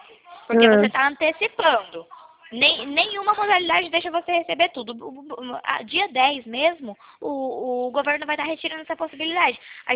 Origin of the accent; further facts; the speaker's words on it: Vitória da Conquista, Bahia, Brazil; born there; now in Valinhos, Brazil; Eu nasci em Vitória da Conquista, acredita? Mas hoje eu moro em Valinhos. Hoje eu moro em Valinhos, aqui em São Paulo.